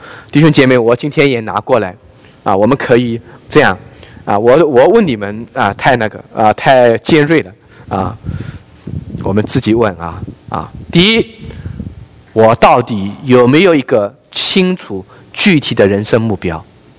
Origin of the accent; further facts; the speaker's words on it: Zhejiang, China; 我说到我是浙江人